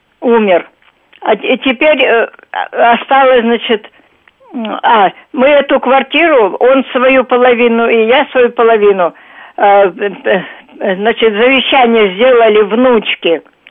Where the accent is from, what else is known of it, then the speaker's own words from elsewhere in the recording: Moscow Oblast, Russia; я из Подмосковья